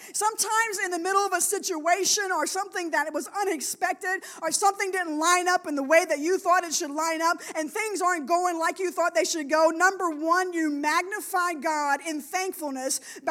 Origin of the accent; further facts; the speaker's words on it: Louisiana, United States; Lord, but I am thankful that I am a Cajun.